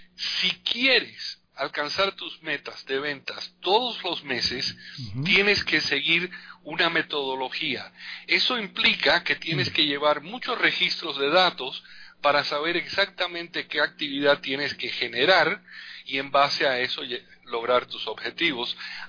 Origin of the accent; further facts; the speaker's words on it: Los Angeles, California, United States; also born or lived in Mexico; me llevaron para allá, me crié en Los Ángeles, California. Como hijo de inmigrante tuve que comenzar a trabajar desde temprana edad.